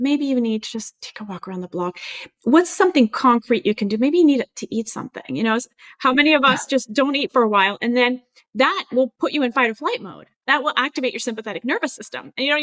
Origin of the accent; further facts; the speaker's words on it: France; now in United States; So I moved from France, where I grew up, to the US, and in France, people tend to be really negative.